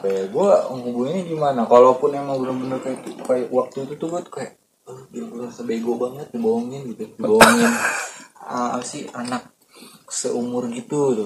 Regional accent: Pandeglang, Banten, Indonesia; Kita dari Pandeglang yang kayak gini absurd.

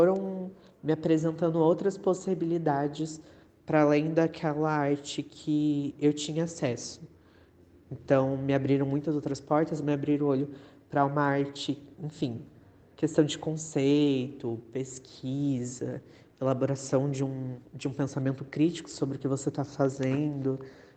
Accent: São José dos Campos, São Paulo, Brazil; also born or lived in Taubaté; eu tenho 21 anos, eu sou de Taubaté, mas eu cresci em São José.

